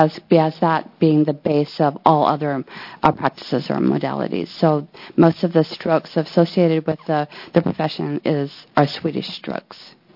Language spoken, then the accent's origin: English; Eugene, Oregon, United States; I serve on the board as a public member, and I'm from Eugene.